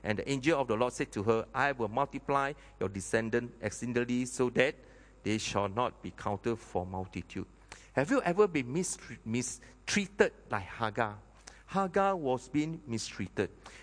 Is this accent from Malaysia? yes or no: yes; Penang, Malaysia; Okay, now, I said, "Yeah, I'm from Penang."